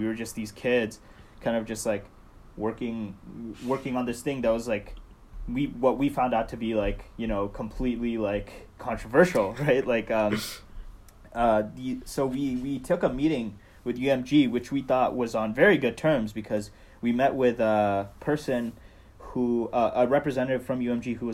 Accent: California, United States; I grew up in the Bay Area. So I went to school here for most of my life and ended up staying in the Bay Area.

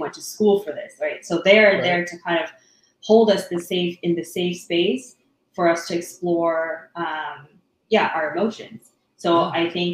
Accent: Canada; being a Canadian

